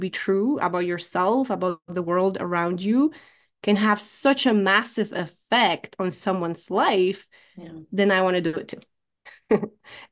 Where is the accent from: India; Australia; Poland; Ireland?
Poland; now in United States; The fact that I immigrated from Poland to United States was another part of it.